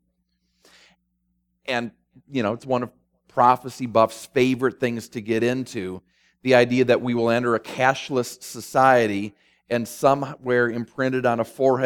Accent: Minneapolis, Minnesota, United States; based up in my hometown of Minneapolis.

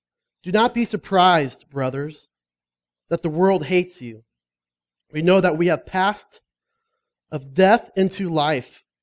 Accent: Phoenix, Arizona, United States; now in Prescott, United States; actually born and raised in Phoenix

